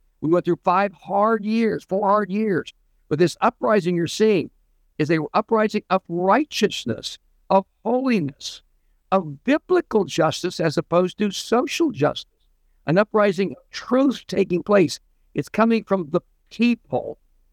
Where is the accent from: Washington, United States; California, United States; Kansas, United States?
Kansas, United States; Concordia; and then the Salina, Kansas, Concordia, Kansas, my hometown, off to Kansas City area there.